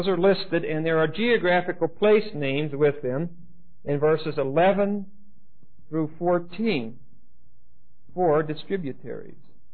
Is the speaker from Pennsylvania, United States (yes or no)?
yes; Pittsburgh, Pennsylvania, United States; I was raised in Pittsburgh. We have two enormous rivers meeting at the source of the Ohio River.